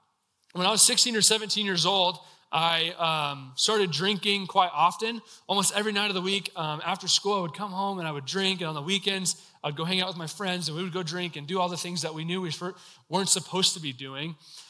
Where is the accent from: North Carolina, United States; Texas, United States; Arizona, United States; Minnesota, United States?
Texas, United States; McKinney; So I grew up in the Dallas area. Is anyone in here somewhat familiar with the Dallas, Texas area? Yeah. If you're familiar with that area, I grew up in McKinney.